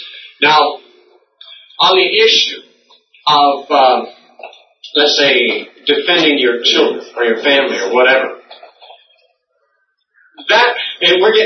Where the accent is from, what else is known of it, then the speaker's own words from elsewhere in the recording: United States; maybe it's because I'm American, but I'm not real patriotic